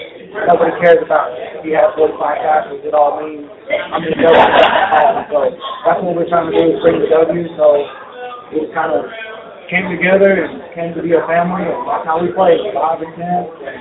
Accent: Lubbock, Texas, United States; I'm from Lubbock.

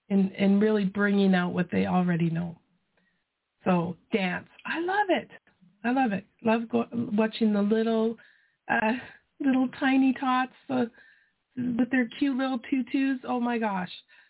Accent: Saskatchewan, Canada; born there; I love Saskatchewan. I was born in Saskatchewan.

